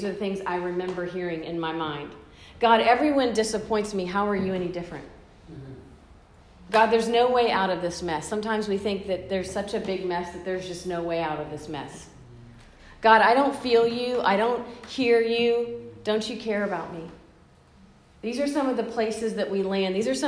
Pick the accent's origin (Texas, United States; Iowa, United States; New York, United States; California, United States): Texas, United States; You know, I grew up in South Texas in a family of community leaders.